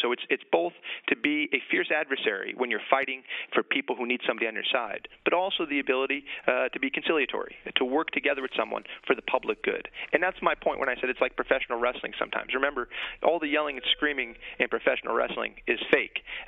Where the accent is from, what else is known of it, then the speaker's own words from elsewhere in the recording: Queens, New York, United States; Well, as you know, I grew up in Queens. I worked my way through college working nights as a janitor.